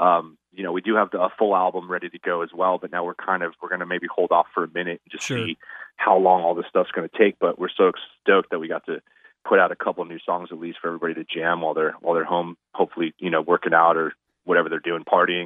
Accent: Phoenix, Arizona, United States; because I'm from Phoenix, man. I don't deal with tornadoes.

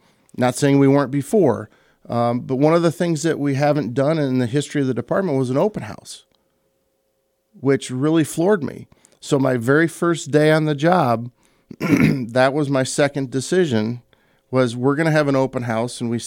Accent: Detroit, Michigan, United States; also born or lived in Livonia; Well, the background is I was born in Detroit, raised on the west side. We moved to Livonia, and then I went to high school at Bishop Borges in Detroit, Redford Township.

